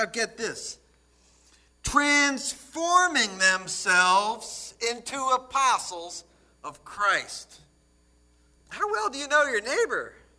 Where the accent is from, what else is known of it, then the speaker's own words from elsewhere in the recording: New Jersey, United States; I mean, I grew up in New Jersey, late 60s.